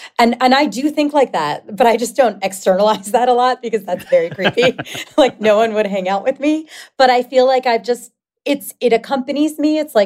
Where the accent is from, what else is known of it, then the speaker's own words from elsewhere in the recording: Philadelphia, Pennsylvania, United States; I'm from Philadelphia and they moved to like this condo outside Philly from my big, big, you know, house that I grew up in.